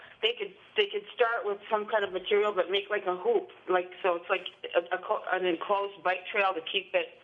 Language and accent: English; Marquette, Michigan, United States; now in Brown Deer, United States; Actually, I'm from Marquette, Michigan, but I'm staying in Brown Deer right now.